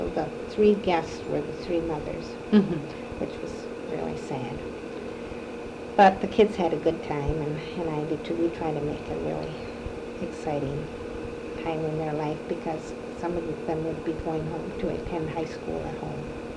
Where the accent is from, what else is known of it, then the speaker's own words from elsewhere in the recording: Nashville, Michigan, United States; was close to my hometown of Nashville, Michigan.